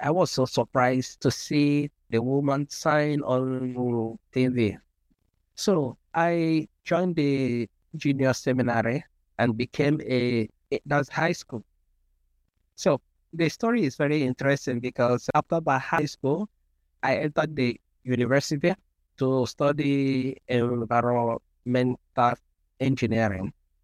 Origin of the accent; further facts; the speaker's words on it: Nigeria; I come from Nigeria, and I have a very big family of 11. I happen to be the last in the family with five sisters